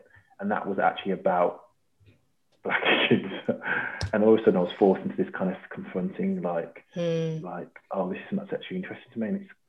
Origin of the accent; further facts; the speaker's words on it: Birmingham, West Midlands, United Kingdom; Obviously, I'm from Birmingham.